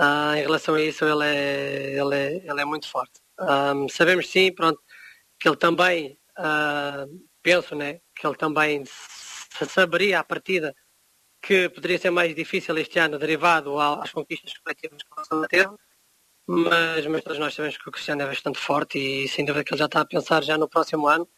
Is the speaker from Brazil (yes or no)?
no; Portugal; sendo português